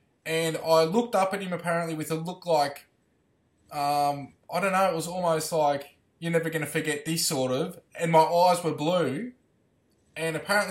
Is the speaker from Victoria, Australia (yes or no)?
no; Albury, New South Wales, Australia; I went to Albury, my hometown, called out my family